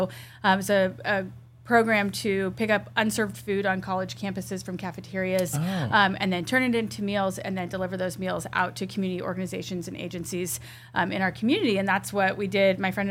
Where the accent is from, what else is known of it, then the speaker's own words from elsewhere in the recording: Lincoln, Nebraska, United States; also born or lived in Washington DC / Austin; I'm from Lincoln, yeah.